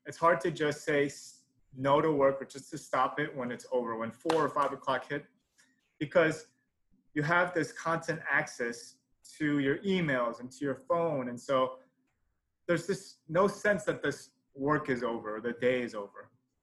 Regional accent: New York, United States; But I'm originally from New York.

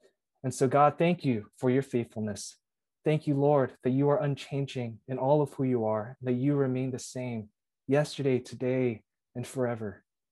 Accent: New Jersey, United States; I was born and raised in Bergen County, New Jersey.

